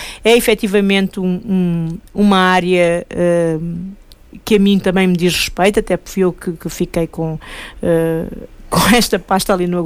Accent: Lisbon, Portugal; Que venho de Lisboa, isto não existe.

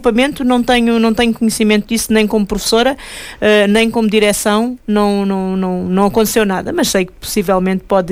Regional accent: Lisbon, Portugal; Que venho de Lisboa, isto não existe.

